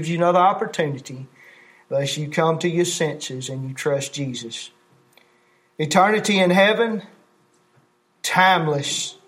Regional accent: Eglin, Florida, United States; born there; I believe with all my heart I was born in Eglin, Florida, August 23rd, 1978

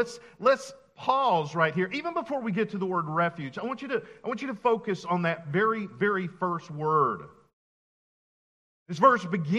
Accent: South Carolina, United States; the first shots of the Civil War were fired, again, in my home state of South Carolina.

